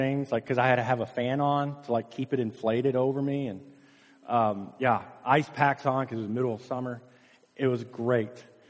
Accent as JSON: {"language": "English", "region": "Alabama", "country": "United States", "said": "I don't ice skate, so I'm a boy from Alabama and still."}